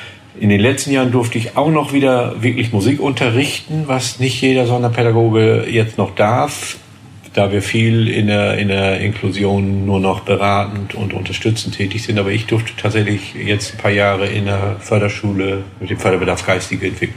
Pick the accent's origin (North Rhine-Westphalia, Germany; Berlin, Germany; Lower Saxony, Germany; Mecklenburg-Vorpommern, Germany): Lower Saxony, Germany; Norden; Ich komme aus Ostfriesland, aus der Stadt Norden, die auch gleichzeitig eine Himmelsrichtung ist.